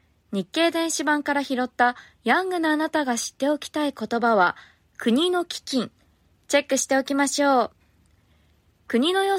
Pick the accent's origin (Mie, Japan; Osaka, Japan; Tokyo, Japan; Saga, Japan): Saga, Japan; 私の実家がある佐賀県は海苔が有名でとても美味しいんですが、